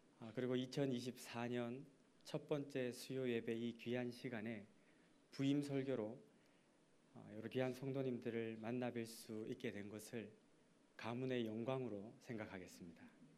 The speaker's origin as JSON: {"language": "Korean", "town": "Goryeong", "region": "North Gyeongsang", "country": "South Korea", "said": "저는 시골 출신입니다. 경북 고령군 쌍림면 월망리가 제 본적지이고 부모님은 아직도 거기 살고 계십니다. 본관은 현풍이고요. 예국 공파 15대손입니다."}